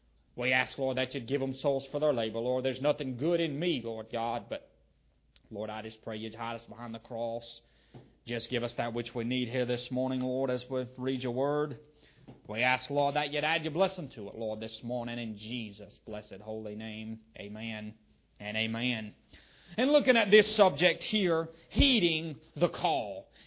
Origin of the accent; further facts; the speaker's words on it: Greenville, South Carolina, United States; from the Greenville, Spartanburg, South Carolina area.